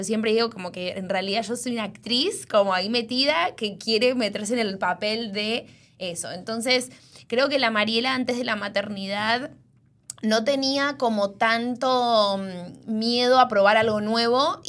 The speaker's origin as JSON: {"language": "Spanish", "town": "Miami", "region": "Florida", "country": "United States", "tie": "born or raised there", "also_born_or_lived": "Argentina", "said": "yo soy argentina, me crié acá en Miami"}